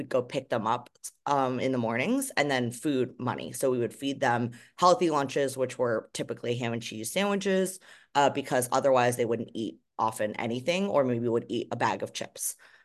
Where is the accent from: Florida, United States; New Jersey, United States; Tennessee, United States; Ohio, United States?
New Jersey, United States; I grew up in New Jersey, so I saw how many assets and how much money there is in the financial system